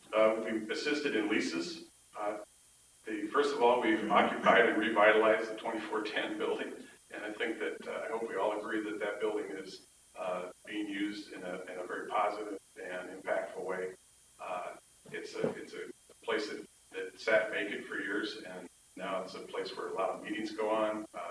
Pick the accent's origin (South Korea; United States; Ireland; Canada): Ireland; sorry, I'm an Irishman, I have to joke.